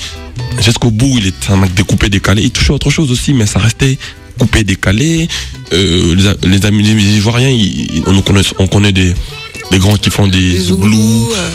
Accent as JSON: {"language": "French", "country": "DR Congo", "said": "moi je suis congolais, la musique congolaise c'est la rumba, c'est le seben."}